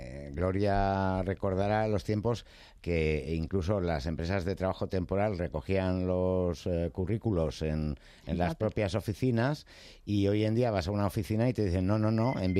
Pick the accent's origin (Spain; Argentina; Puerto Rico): Spain; Madrid, Community of Madrid; yo siempre digo que soy de Vicálvaro, aquí cada uno pues tira para su barrio correspondiente.